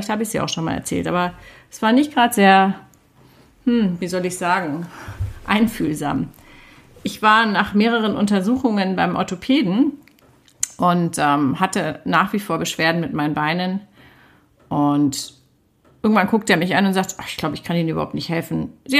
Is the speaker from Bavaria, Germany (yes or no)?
no; Hanover, Lower Saxony, Germany; Ich bin aus meiner Heimatstadt Hannover dahin geflogen